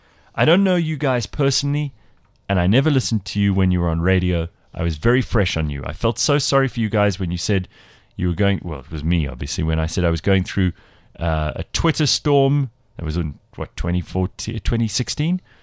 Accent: Durban, KwaZulu-Natal, South Africa

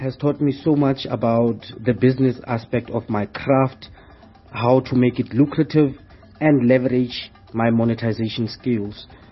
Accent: Northern Cape, South Africa; from Northern Cape, born in Butley West, but currently based in Kimberley

